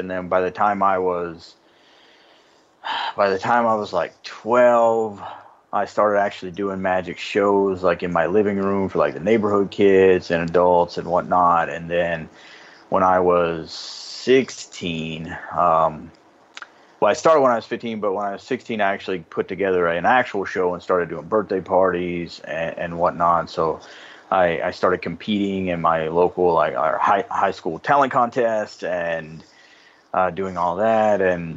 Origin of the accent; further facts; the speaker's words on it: Cynthiana, Kentucky, United States; it was at a theater actually in my hometown, but I'm not a hometown boy, so nobody really knows who I am. So it's, if you're listening, you'll know, but, it's in Cynthiana, Kentucky, so it's kind of where I was born and raised.